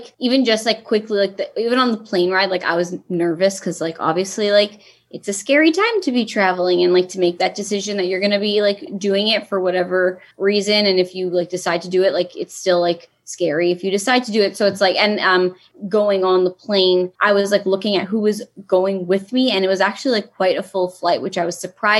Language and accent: English; Toronto, Ontario, Canada; I'm from Toronto, so like the Toronto airport versus like MCO and the Orlando airport was completely different.